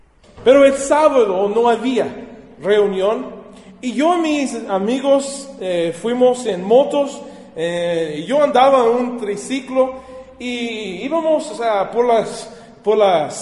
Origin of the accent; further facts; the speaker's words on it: Sussex, New Brunswick, Canada; born there; Spanish is a second language; moved away; Yo nací en Canadá en el año 1981. En un pueblo, en una ciudad muy chiquita que se llama Sussex, New Brunswick, en el estado de Nuevo Brunswick.